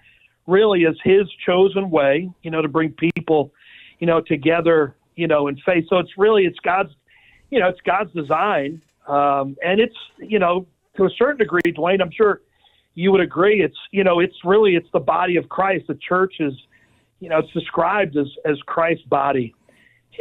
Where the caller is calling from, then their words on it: Orlando, Florida, United States; Today, I'm calling from Orlando, Florida.